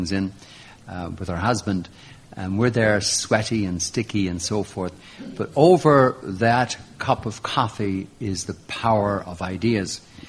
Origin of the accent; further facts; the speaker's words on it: Ireland; first of all, as an Irishman, a lot of the songs, Ronan, that we sing in Ireland are the same songs